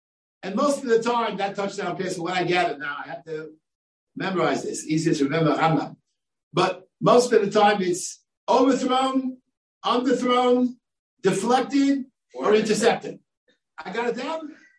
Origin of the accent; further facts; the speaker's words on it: New York, United States; Even though I grew up in New York, so I should know some more